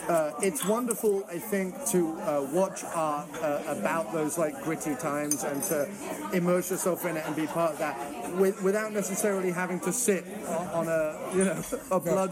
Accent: Solihull, West Midlands, United Kingdom; born there; I was born in Solihull, which is the outskirts of Birmingham, and that is not posh at all.

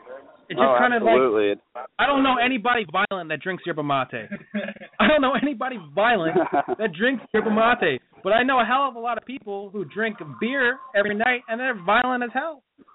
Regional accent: New York, United States; And I'm from New York. I got to stress that. I'm from New York

